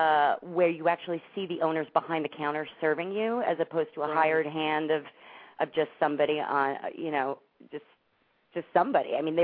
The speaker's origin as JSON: {"language": "English", "region": "New York", "country": "United States", "lives_now": "Los Angeles, United States", "said": "So when I first moved to Los Angeles from New York, I don't know if you could tell, I'm from New York."}